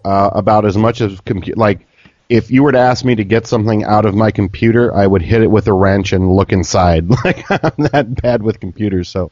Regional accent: Ireland; Me being Irish, I was looking for an Irish gal.

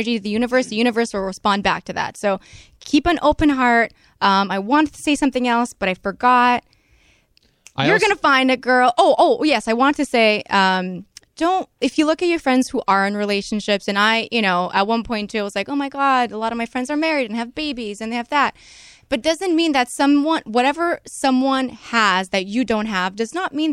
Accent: Canada; Canadian. Hello.

